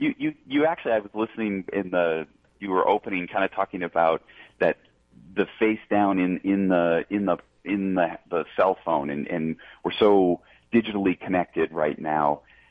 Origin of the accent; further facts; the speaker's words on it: Fairport, New York, United States; I grew up in Rochester, New York, in Fairport, and then went to school in Pennsylvania in Pittsburgh, and then became a Western transplant after that.